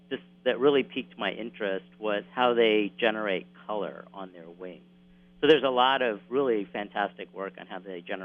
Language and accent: English; El Paso, Texas, United States; Yeah, actually, so I grew up in West Texas in a town called El Paso, and I was a pretty nerdy kid